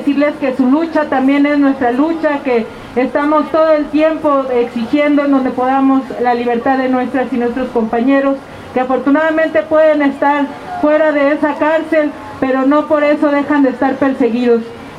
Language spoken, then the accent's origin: Spanish; Puebla, Mexico; Nosotros venimos de Puebla, de la región cholulteca.